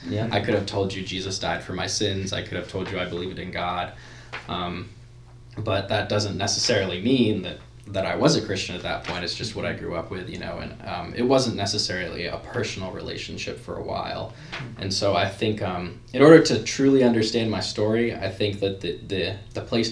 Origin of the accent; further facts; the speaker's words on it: Canton, United States; I'm from right here, this very spot. I'm from Canton my whole life. Went to Canton for high school. You know, I've always lived here.